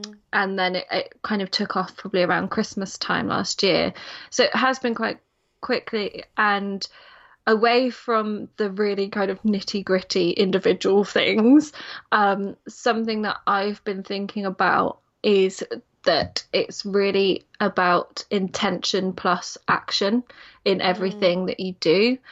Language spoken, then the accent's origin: English; England, United Kingdom; now in Wales; because we're English, and actually the area we live in is very much first language Welsh